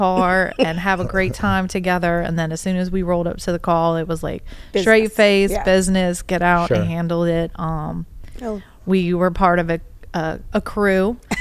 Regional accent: Virginia Beach, Virginia, United States; I'm from Virginia Beach.

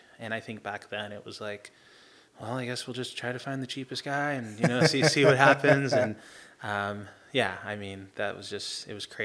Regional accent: Seal Beach, California, United States; Yeah. I grew up in Seal Beach. So just right over the bridge.

